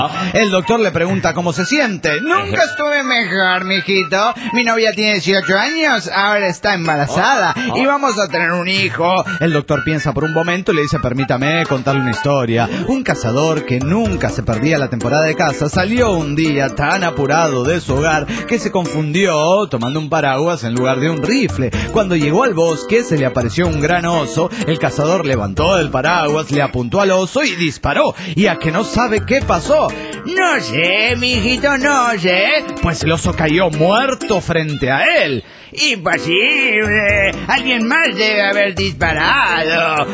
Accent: Aguascalientes, Mexico; de Aguascalientes, México.

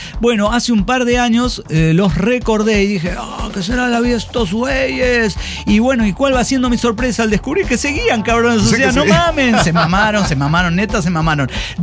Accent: Ciudad Juárez, Chihuahua, Mexico; moved away; Bueno, aunque ya no vivo ahí hace 19 años, me fui de Juárez.

